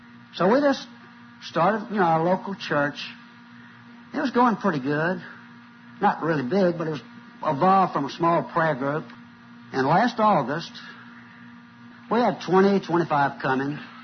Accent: Talladega, Alabama, United States; get the feel of this thing right here in Talladega, which in Alabama, which is my hometown.

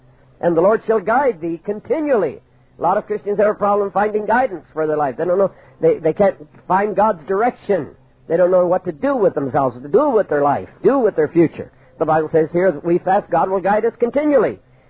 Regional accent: Canada; born there; Well, I'm not an American. As you know, I'm a Canadian. I was born in Canada, although I was raised on the mission field. I still retain my Canadian citizenship.

